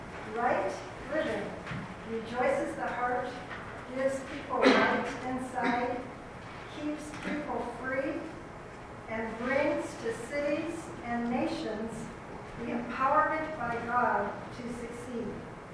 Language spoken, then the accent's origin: English; Plano, Texas, United States; from Plano.